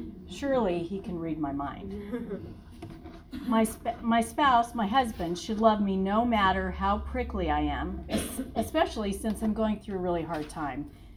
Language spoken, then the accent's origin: English; Colorado, United States; now in Virginia, United States; We're both originally from Colorado, and Lee was in the Air Force for 24 years, so we moved around quite a bit. Settled here in Virginia, never thinking that this was going to be our resting place